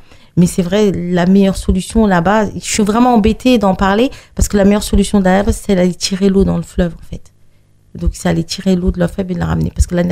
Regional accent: Senegal; c'est le Sénégal, c'est d'où je viens, je suis sénégalaise

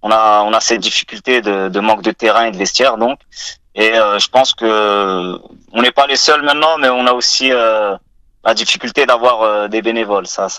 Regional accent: Écuvilly, Hauts-de-France, France; Alors moi, j'ai grandi à Écuvilly

